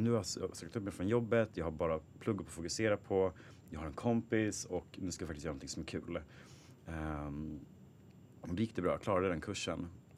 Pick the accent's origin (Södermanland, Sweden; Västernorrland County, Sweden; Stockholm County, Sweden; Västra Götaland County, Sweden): Stockholm County, Sweden; Stockholm; born there; Jag är född i Stockholm och gillar Stockholm och vill stanna här.